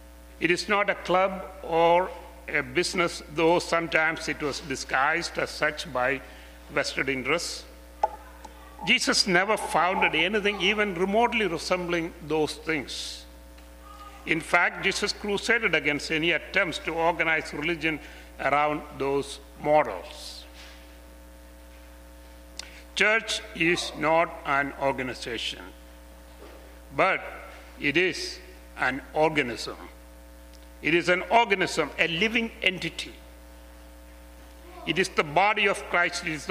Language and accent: English; India; growing up in India as a Marthoma Christian